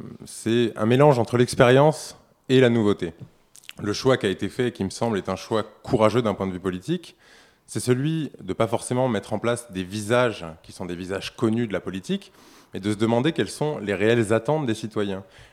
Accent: Forcalquier, Provence-Alpes-Côte d'Azur, France; Moi, je suis un Alpin de Haute-Provence de naissance. J'ai grandi à Fort-Calquier. Je suis très attaché à mon territoire. J'ai dû partir du territoire il y a quelques années pour effectuer mes études

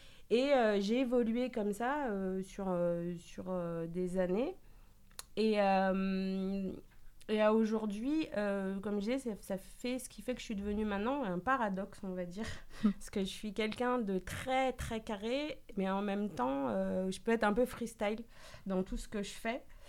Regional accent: Bordeaux, Nouvelle-Aquitaine, France; also born or lived in Paris region; now in Marseille, France; Moi, je ne suis pas de Marseille, je suis de Bordeaux. Enfin, du moins, j'ai grandi à Bordeaux, mais je suis née en région parisienne.

